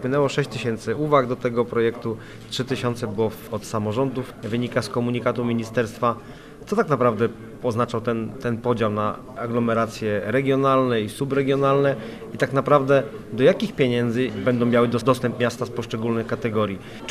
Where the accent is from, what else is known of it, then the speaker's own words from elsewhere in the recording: Słupsk, Pomeranian Voivodeship, Poland; Ja jestem ze Słupska